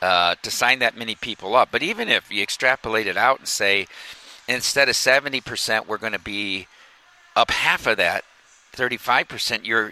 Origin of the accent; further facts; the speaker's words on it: Dubuque, Iowa, United States; I'm from Dubuque, Iowa.